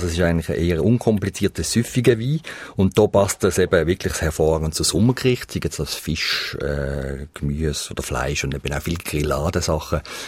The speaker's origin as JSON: {"language": "German", "region": "Eastern Switzerland", "country": "Switzerland", "said": "was es auch gibt in vielen Gegenden bei uns in der Ostschweiz"}